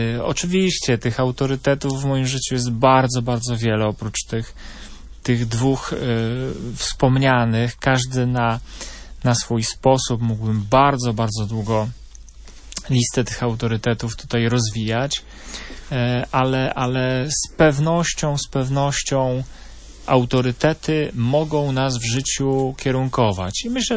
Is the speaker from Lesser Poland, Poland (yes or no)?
yes; Lubaszowa, Lesser Poland, Poland; w tym maleńkim światku mojej rodzinnej miejscowości, mój tatuś jest już od wielu, wielu lat sołtysem Lubaszowej